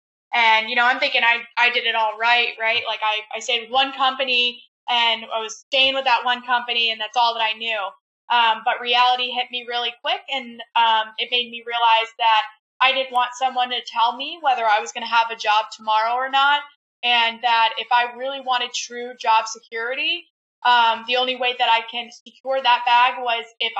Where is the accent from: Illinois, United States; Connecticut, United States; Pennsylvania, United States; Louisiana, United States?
Connecticut, United States; Middletown; now in Tampa, United States; I am 23 years old. I currently live in Tampa. I grew up in Middletown, Connecticut. Big difference there.